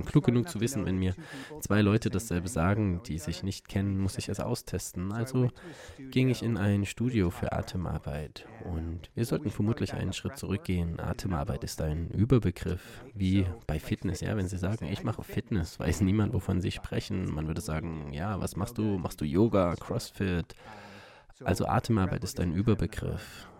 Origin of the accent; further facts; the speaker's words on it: Boston, Massachusetts, United States; Und ich komme aus Boston